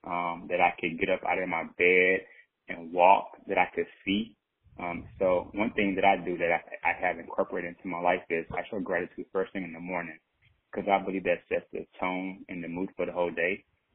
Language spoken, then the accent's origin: English; Louisiana, United States; now in Los Angeles, United States; I am from Louisiana. I grew up, born and raised in Louisiana. From there, I went to Louisiana State University. After attending college, I moved to Atlanta, New York, and I'm currently in Los Angeles now.